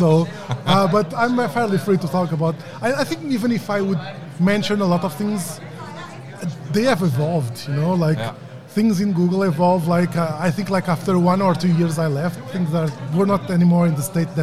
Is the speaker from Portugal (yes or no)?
yes; Portugal; English is a second language; I'm Portuguese native from Portugal.